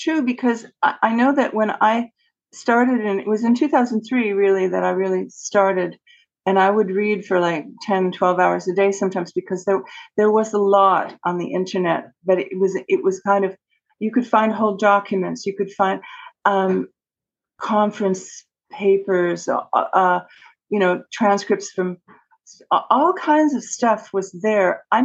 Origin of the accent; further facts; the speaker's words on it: Montreal, Quebec, Canada; born there; I was born in Montreal, Canada, province of Quebec, French-Canadian Catholic province of Canada, with a lot of control by the Vatican, the Catholic Church, on the population here.